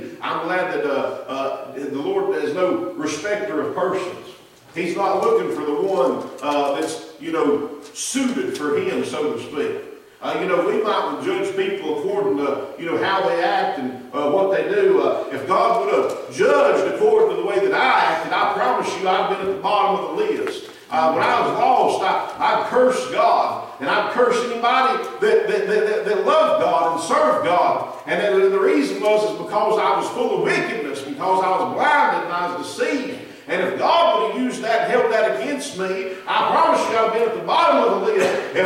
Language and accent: English; the South, United States; maybe it's just because I'm from the South.